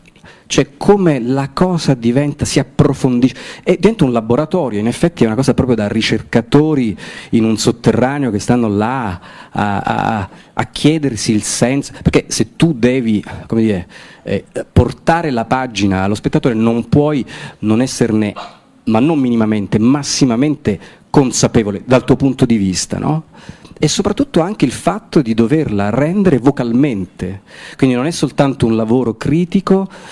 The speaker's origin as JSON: {"language": "Italian", "town": "Palermo", "region": "Sicily", "country": "Italy", "moved": "as an adult", "lives_now": "Rome, Italy", "said": "io quando sono partito da Palermo a Roma, c'avevo in valigia due libri, ma veramente due."}